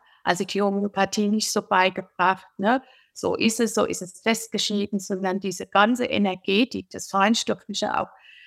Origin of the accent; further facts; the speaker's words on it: Hesse, Germany; born there; bei euch in Heppenheim, also ich bin in Hessen geboren, Heppenheim ist die Kreisstadt, von meinem Wohnort, meinem Geburtsort